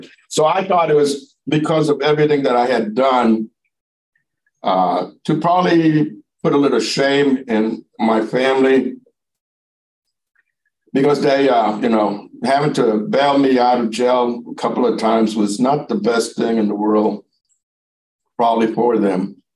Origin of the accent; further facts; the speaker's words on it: Aransas Pass, Texas, United States; born there; Well, I come from Texas. I was born in 1955 in a little town called Aransas Pass.